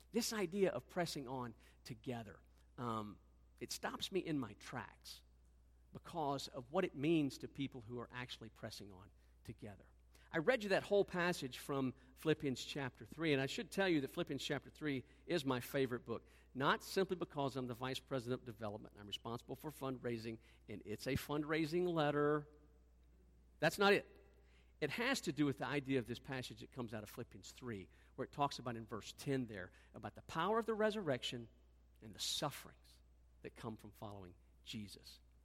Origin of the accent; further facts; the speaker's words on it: Nashville, Tennessee, United States; also born or lived in Colorado Springs, United States; now in Zeeland, United States; I live in Zeeland, Michigan. I was raised in Nashville, Tennessee, lived a big chunk of my life in Colorado Springs, Colorado, and then I moved to Zeeland.